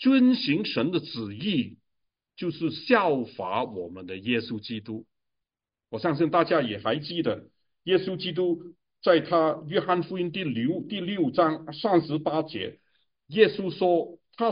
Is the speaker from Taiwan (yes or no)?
no; Hong Kong; 以前我们香港人呢，很追求了有一个，